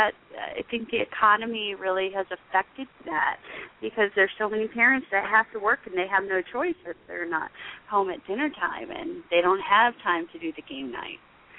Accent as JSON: {"language": "English", "region": "Illinois", "country": "United States", "said": "I'm from Illinois, too. And a lot of what you said just kind of reminded me of home."}